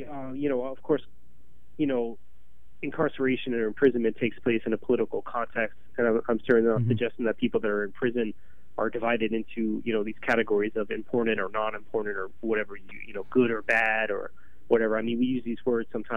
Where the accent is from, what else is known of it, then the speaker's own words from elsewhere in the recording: New York City, New York, United States; also born or lived in Northwest; I'm a New Yorker. Born and raised out here in Queens. I used to live in the Northwest.